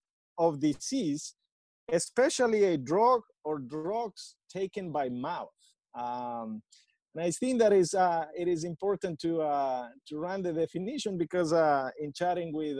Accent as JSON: {"language": "English", "region": "Amazon", "country": "Ecuador", "tie": "born or raised there", "said": "I grew up in the Ecuadorian Amazonia, and in the Ecuadorian Amazonia, there is this plant called guayusa"}